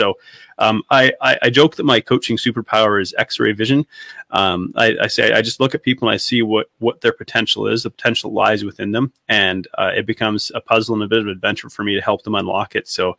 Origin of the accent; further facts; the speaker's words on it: Canada; But I'm from Canada, if anybody hasn't picked up on the accent yet.